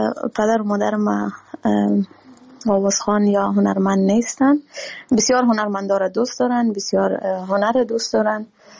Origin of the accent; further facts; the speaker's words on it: Kabul, Afghanistan; born there; ما در کابل تولد شدیم، در شهر نو تولد شدیم. خب ما همگی افغان هستیم، از افغانستان هستیم دیگه.